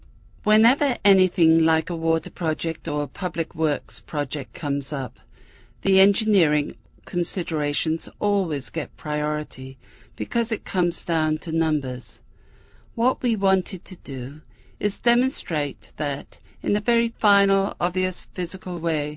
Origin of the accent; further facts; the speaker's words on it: Northeast, United States; now in Phoenix, United States; Because we're from Northeast and the heat is savage in Phoenix